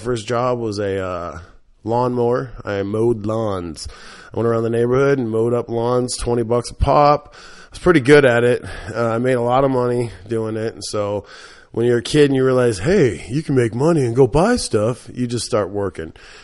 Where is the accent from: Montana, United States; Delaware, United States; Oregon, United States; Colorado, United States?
Oregon, United States; Eugene; born there; also born or lived in Portland, Oregon; I was born on April Fool's Day, 1976, in a small town called Eugene in Portland, Oregon. Lived in probably 25 to 35 different houses all my life. I moved a lot.